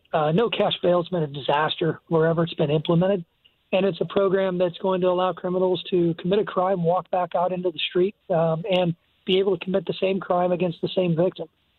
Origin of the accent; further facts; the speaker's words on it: Illinois, United States; nothing has changed with the immense over-access to abortion services in my home state of Illinois.